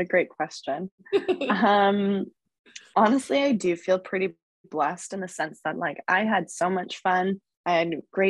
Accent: London, Ontario, Canada; also born or lived in Vancouver; I grew up in London, Ontario, well, actually just outside of London, Ontario, in a rural little community out in the middle of nowhere. I'm actually back there right now, just hanging out with my parents on the farm. Grew up here, and then I moved to Vancouver

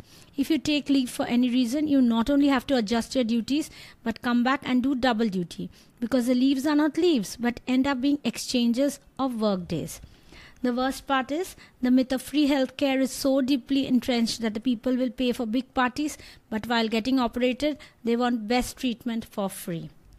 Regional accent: India; But I'm an Indian doctor, and different countries have different course duration and rules.

